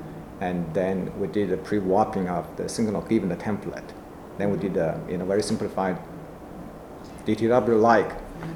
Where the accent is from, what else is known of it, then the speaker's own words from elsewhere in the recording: Hunan, China; now in United States; And I graduated from Hunan University, yes, in my hometown.